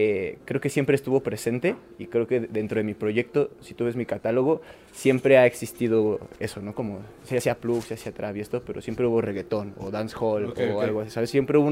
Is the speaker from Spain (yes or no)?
no; Nezahualcóyotl, State of Mexico, Mexico; soy procedente de Neza, tengo 25 años.